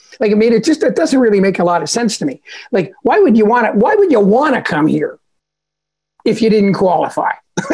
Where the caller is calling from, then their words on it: Toronto, Ontario, Canada; And here I am from Toronto, coming all the way to your group in California, feeling connected tonight.